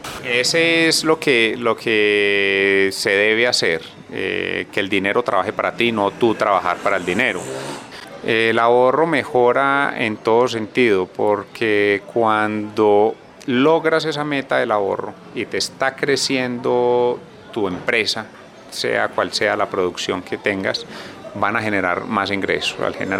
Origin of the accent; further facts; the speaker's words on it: Filandia, Quindío, Colombia; Soy de acá de Finlandia. Tengo 46 años.